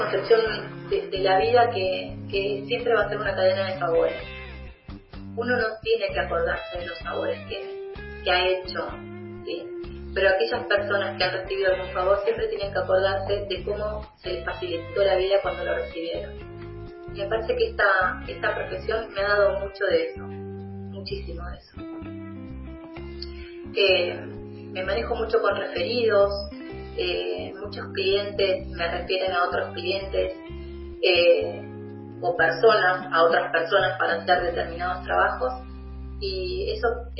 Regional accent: Argentina; Al menos en mi país, en Argentina, está todo tan digitalizado

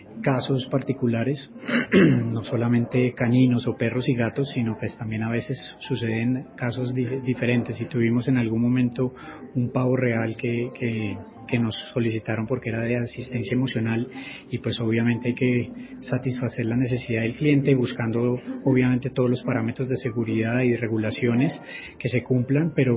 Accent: Colombia; nosotros como colombianos y colombiano que soy

